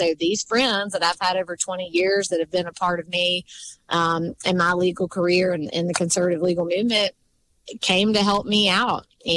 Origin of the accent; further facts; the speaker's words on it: Selma, Alabama, United States; And I'm from Selma, Alabama